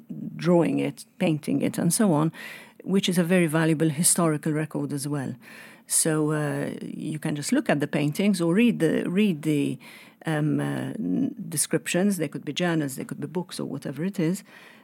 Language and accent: English; Malta; I was born in Malta, yes.